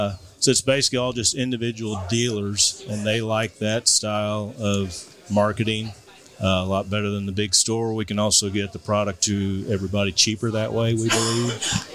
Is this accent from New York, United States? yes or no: no; Perryville, Missouri, United States; First it was just my hometown of Perryville, Missouri.